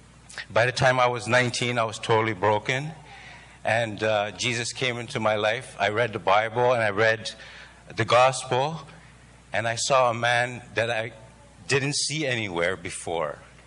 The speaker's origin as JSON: {"language": "English", "town": "Toronto", "region": "Ontario", "country": "Canada", "said": "I come from Toronto"}